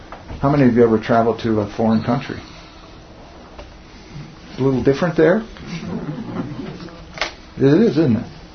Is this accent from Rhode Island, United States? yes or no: no; Iowa, United States; born there; But I'm not from Ireland, you know? I was born in Iowa. I'm not from Iowa. I'm not even from Denver.